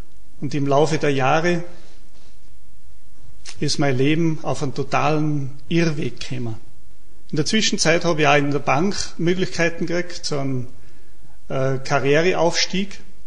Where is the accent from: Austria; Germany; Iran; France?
Austria; St. Martin bei Lofer, Salzburg; Ich bin Ministrant gewesen, daheim bei uns in St. Martin bei Lofer.